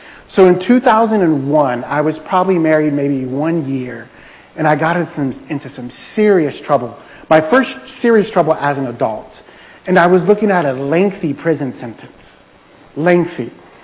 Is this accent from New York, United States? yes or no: no; Salt Lake City, Utah, United States; But yeah, like John mentioned, I am from Salt Lake City, Utah.